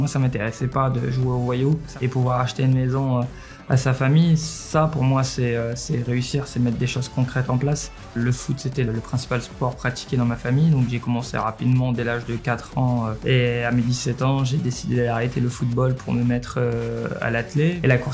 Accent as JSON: {"language": "French", "town": "Boulogne-sur-Mer", "region": "Hauts-de-France", "country": "France", "tie": "born there", "said": "je suis né à Boulogne-sur-Mer, plus particulièrement au quartier du Chemin Vert, qu'on a appelé Bois-le-Dieu anciennement."}